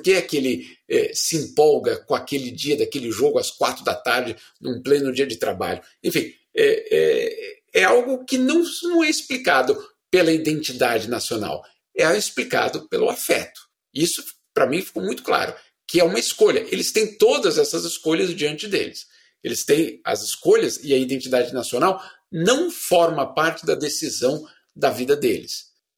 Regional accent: Brazil; eu sou brasileiro, né?

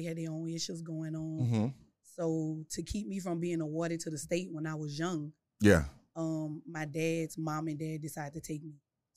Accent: New Orleans, Louisiana, United States; I'm from New Orleans.

